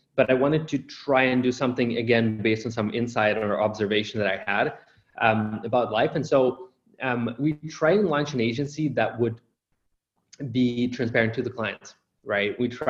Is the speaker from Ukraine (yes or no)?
yes; Ukraine; So for myself, growing up in Ukraine